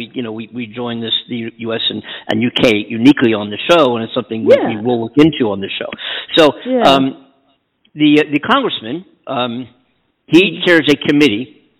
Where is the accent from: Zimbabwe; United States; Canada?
United States; Pennsylvania; There was so much bullshit from this guy from my home state of Pennsylvania, Scott Perry